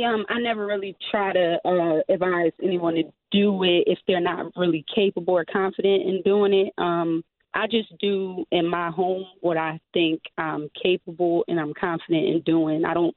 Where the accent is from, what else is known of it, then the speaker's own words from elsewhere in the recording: Philadelphia, Pennsylvania, United States; I mean, I'm from Philly. I was raised here.